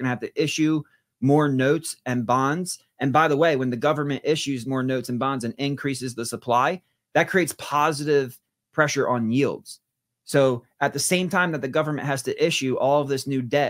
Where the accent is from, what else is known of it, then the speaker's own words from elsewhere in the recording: United States; because I'm an American, and I think the death of the dollar would introduce a lot of risk into my life